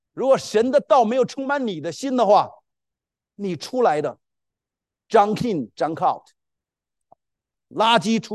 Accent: China; 我们中国人很爱儿女

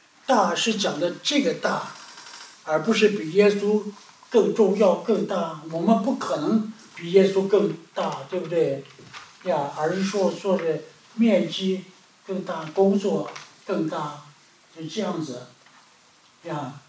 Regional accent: China; 我们中国人要把这个师加在每一个工作上的了

